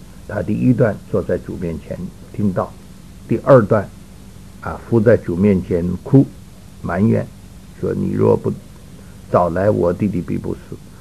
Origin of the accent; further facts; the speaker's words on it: North China, China; 我们在北方，我们家乡也有这个故事。